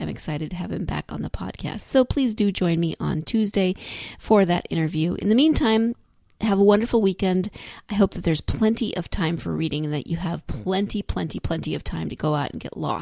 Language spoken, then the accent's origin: English; Montana, United States; My husband's from Ohio and I'm from Montana, and we are not going to be making it home for Thanksgiving to either state